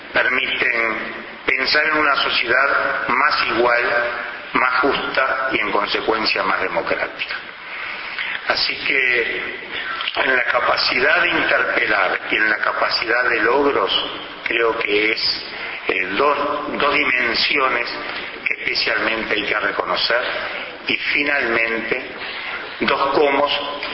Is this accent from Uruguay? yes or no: yes; Uruguay; que en su institucionalización no perdió esa capacidad de cuestionarnos diariamente como maestros, como uruguayos, como sociedad.